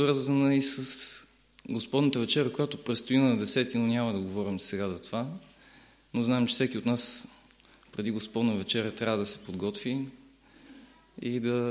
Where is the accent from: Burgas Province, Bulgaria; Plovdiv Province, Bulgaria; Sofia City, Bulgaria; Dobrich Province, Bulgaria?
Sofia City, Bulgaria; Sofia; като адвентисти много често и аз самия и моята църква, аз съм от София, там съм израснал, там съм роден